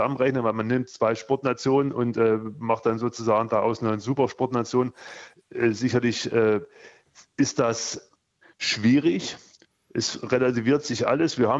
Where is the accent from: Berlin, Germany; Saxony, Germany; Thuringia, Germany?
Saxony, Germany; Leipzig; ich spreche jetzt mal von meiner Heimatstadt Leipzig